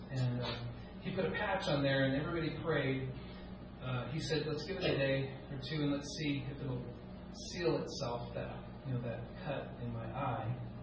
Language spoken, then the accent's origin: English; Long Beach, California, United States; born there; So, I was born in Long Beach, California in 1964.